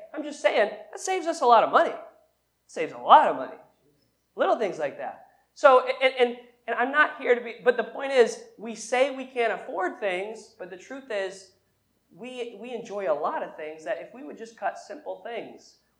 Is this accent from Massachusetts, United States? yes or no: yes; North Adams, Massachusetts, United States; My grandfather here that I grew up around here in North Adams would have a little jar of change